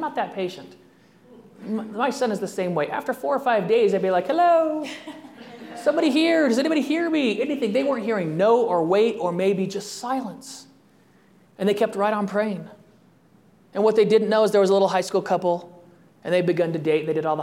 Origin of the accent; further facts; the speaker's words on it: California, United States; I'm a Californian at heart.